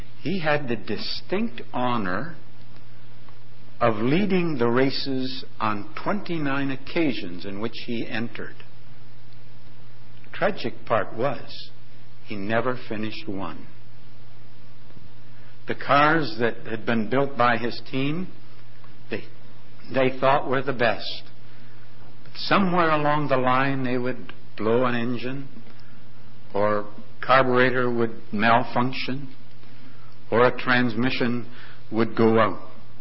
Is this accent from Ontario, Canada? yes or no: yes; St. Catharines, Ontario, Canada; and I come from St. Catharines